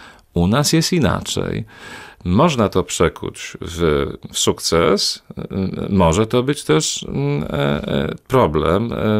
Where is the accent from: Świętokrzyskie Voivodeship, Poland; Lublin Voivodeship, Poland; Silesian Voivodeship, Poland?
Lublin Voivodeship, Poland; Lublin; No ale jako lublinianin niewątpliwie także chciałbym i widzę tutaj pewną przestrzeń do promocji Lublina